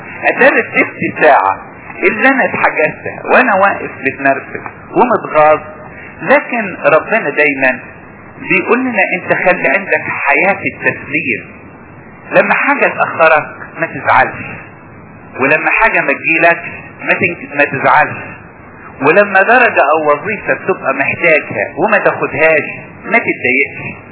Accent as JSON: {"language": "Arabic", "region": "Upper Egypt", "country": "Egypt", "said": "عندنا في الصعيد"}